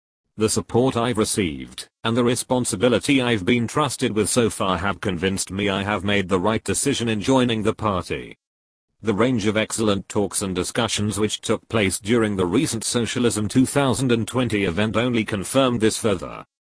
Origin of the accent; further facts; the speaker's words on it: Plymouth, South West England, United Kingdom; In my hometown of Plymouth, I've watched as the chain store monopolies have dominated the city centre